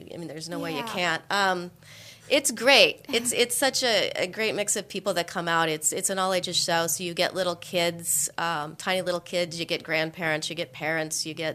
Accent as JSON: {"language": "English", "town": "Springfield", "region": "Illinois", "country": "United States", "tie": "born or raised there", "said": "I grew up in Springfield, Illinois. You'd hear the bad sort of country music, too."}